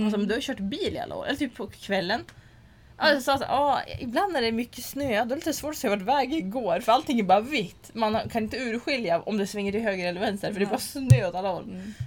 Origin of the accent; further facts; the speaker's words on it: Sweden; vi är svenskar